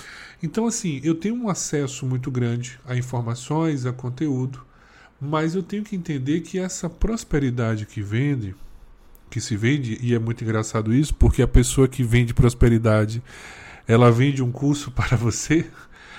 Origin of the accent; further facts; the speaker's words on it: Salvador, Bahia, Brazil; sou de Salvador